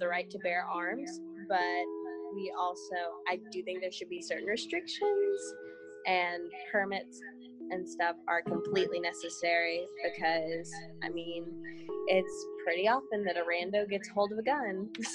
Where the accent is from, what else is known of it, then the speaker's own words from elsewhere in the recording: Oklahoma, United States; We're from Oklahoma, and hunting is very big here